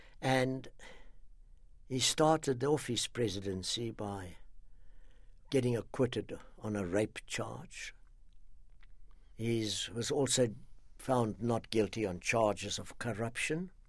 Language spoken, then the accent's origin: English; South Africa; for me as a South African